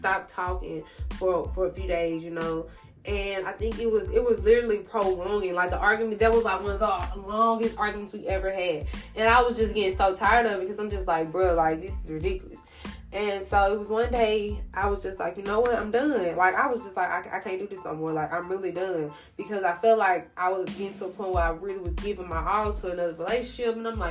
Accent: Mississippi, United States; But honestly, y'all, I'm from Mississippi, and only thing that's been going on is bipolar.

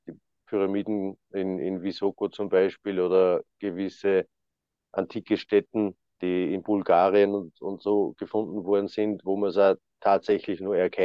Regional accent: Austria; Es ist ein ganz großes Thema bei den Erdstahlforschern da bei uns in Österreich.

